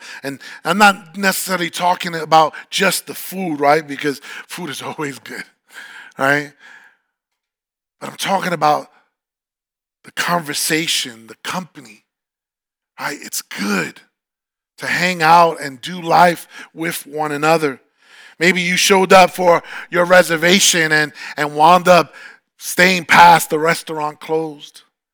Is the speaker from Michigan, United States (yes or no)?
no; New York, United States; Born and raised in New York. That's where the good pizza's at.